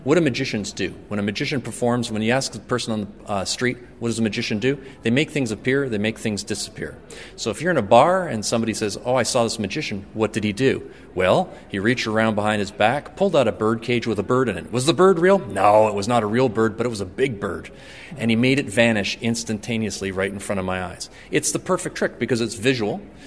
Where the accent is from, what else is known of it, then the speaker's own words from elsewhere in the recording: Canada; I'm a Canadian as well.